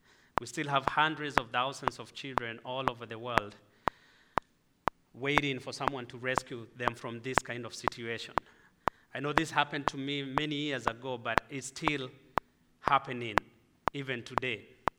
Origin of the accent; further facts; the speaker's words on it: Kenya; first language Swahili; English is a second language; I come from Kenya. … Before I start my testimony, I just want to teach you one word in Swahili. We speak Swahili back home.